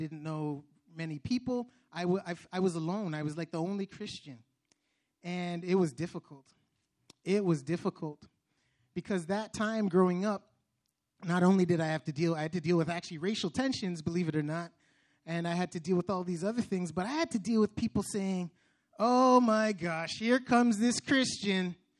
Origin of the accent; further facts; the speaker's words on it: Hamilton, Ontario, Canada; I grew up in Hamilton, right? Hamilton, Ontario.